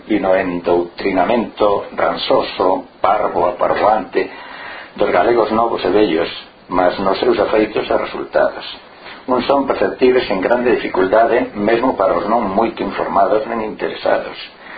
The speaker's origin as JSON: {"language": "Galician", "town": "Valladolid", "region": "Castile and León", "country": "Spain", "said": "A miña, porque son de Valladolid."}